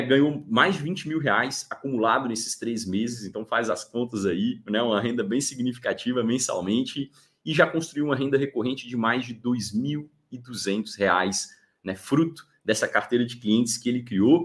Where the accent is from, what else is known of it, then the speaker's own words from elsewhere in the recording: Porteirinha, Minas Gerais, Brazil; Eu sou de Porteirinha, né? Porteirinha tem 30 mil habitantes.